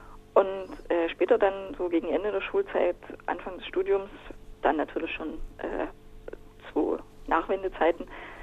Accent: Chemnitz, Saxony, Germany; Also ich bin in Karl-Marx-Stadt aufgewachsen und das war eine Gegend, in der es sehr, sehr viele Clubkinos gab.

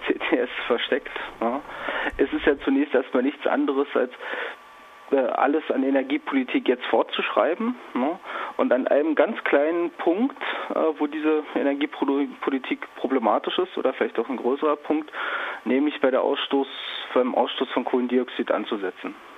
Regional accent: Brandenburg, Germany; ich komme aus der Cottbuser Region

